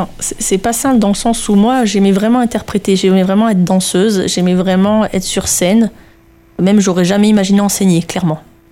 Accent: Bordeaux, Nouvelle-Aquitaine, France; J'ai fait plus de 10 ans de classique sur Bordeaux, puisque je suis originaire de Bordeaux à la base.

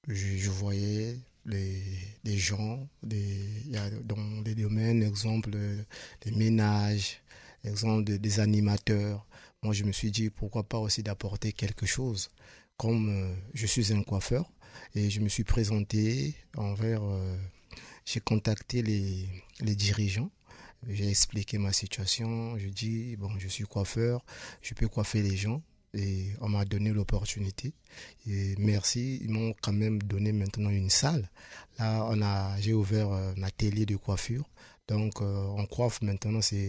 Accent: Brazzaville, Republic of the Congo; moved away as an adult; now in Tours, France; Né le 20 mars 1994, je suis congolais de Brazzaville. Donc, je suis arrivé en France, ça fait 5 ans. Et si je me retrouve ici à Tours

